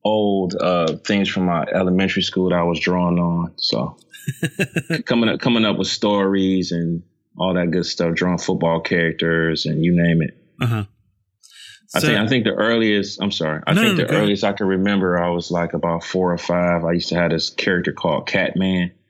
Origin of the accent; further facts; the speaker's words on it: East Cleveland, Ohio, United States; I grew up in East Cleveland. That's on the east side of Cleveland, Ohio, kind of in between the suburbs and the inner city.